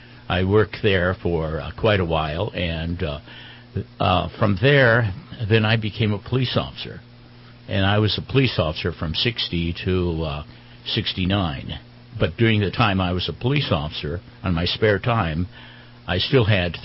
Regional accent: Garden Grove, California, United States; in my teen years, I grew up in Garden Grove. Garden Grove at the time was known as the Hot Rod Center of the United States.

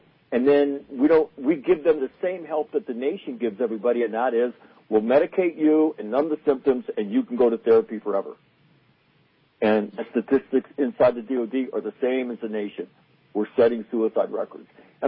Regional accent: Sacramento, California, United States; We grew up in Sacramento. You know, my family and generations of my family there.

